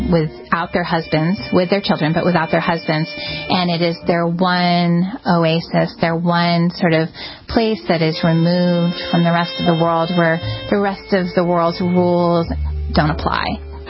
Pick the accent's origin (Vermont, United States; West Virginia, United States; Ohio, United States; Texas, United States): Vermont, United States; I grew up in Vermont. I lived there for 23 years. I go back to Vermont every year for the summer with my daughters